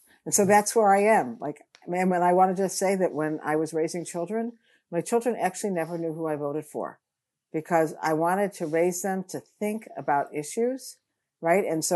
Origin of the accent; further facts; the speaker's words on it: Chicago, Illinois, United States; I grew up in Chicago, and if you know much about Chicago politics, you know that the Democratic Party ran the city